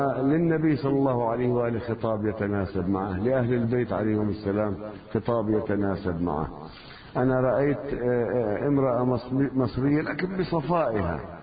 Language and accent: Arabic; South Lebanon, Lebanon; أنا قريتنا من الشريط الحدودي حررت